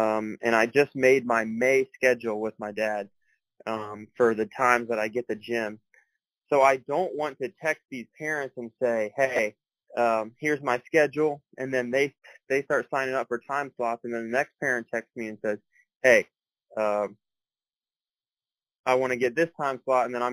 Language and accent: English; Kentucky, United States; Yeah, so I grew up in Northern Kentucky my entire life. I'm 19 years old right now.